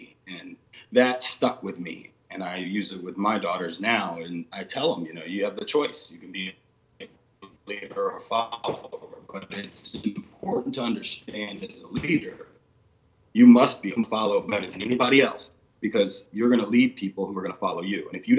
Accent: Mississippi, United States; born there; But my early life, I was born in Mississippi on the Gulf Coast.

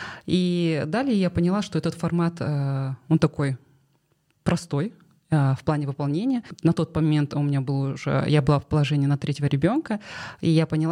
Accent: Almaty, Kazakhstan; first language Kazakh; Russian is a second language; несмотря на то, что мы родились и выросли в Алматы

